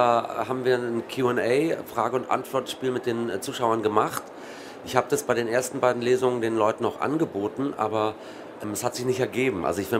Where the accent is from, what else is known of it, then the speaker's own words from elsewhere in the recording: Berlin, Germany; Spandau ist ein Bezirk in Berlin, Berlin-West, da wo ich groß geworden bin. Und war ein bisschen abgetrennt vom Rest Berlin.